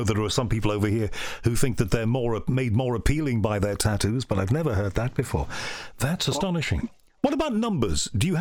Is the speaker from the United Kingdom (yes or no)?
yes; United Kingdom; You know, being British, I'm so polite.